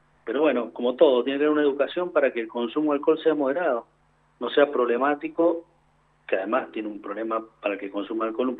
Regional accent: Mendoza, Argentina; yo tengo una opinión como ciudadano mendocino y tomador de vino.

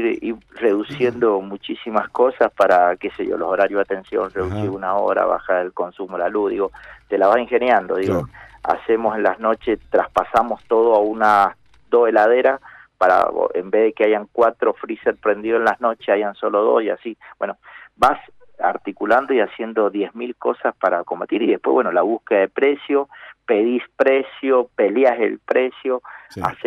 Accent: Vista Flores, Mendoza, Argentina; es en mi pueblo, Vista Flores

